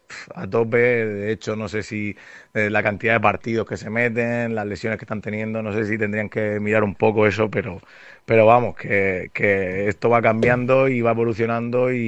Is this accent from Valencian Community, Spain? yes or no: yes; Orihuela, Valencian Community, Spain; ya sabes que somos de Orihuela los dos, sí.